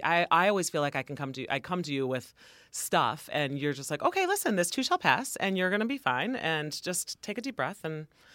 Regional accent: Michigan, United States; I grew up in Michigan, and so in Northern Michigan.

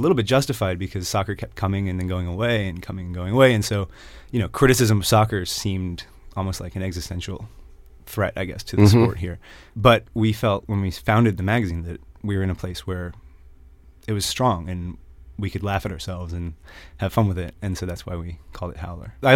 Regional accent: Tampa, Florida, United States; Tampa, Florida.

